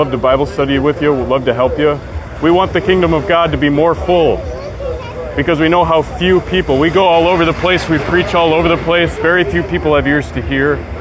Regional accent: Wisconsin, United States; I'm actually from Wisconsin. I'm actually a traveling preacher now with my brothers and sisters.

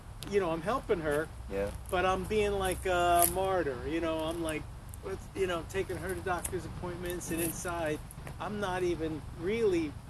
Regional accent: New York, United States; I'm from New York originally.

